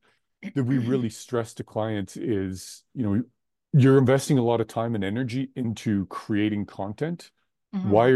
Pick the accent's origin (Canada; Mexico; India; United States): Canada; I'm going to probably sound really ignorant here being a Canadian and not from Iowa